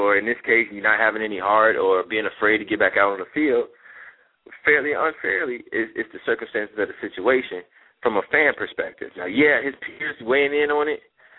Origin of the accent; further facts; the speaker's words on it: Chicago, Illinois, United States; You know, I grew up in Chicago, so I have a lot of family from Chicago.